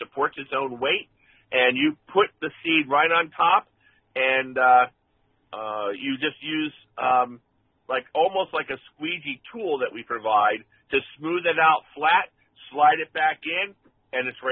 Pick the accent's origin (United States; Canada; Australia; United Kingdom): United States; East Coast; now in Kansas, United States; I came from the East Coast from technology. I'm a computer person. I moved out to Kansas, and I grew to love the agricultural lifestyle.